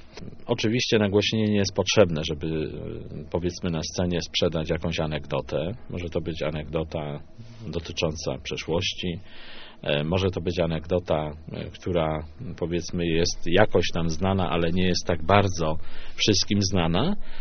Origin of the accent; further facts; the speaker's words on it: Leszno, Greater Poland Voivodeship, Poland; born there; Ja się urodziłem w Lesznie na Słowiańskiej 48. … literata.